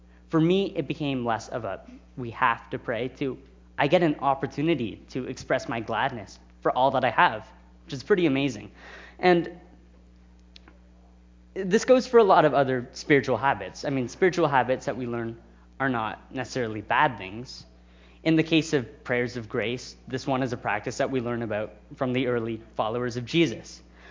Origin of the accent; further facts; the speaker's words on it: Brockville, Ontario, Canada; last summer I worked at a church back in my hometown of Brockville.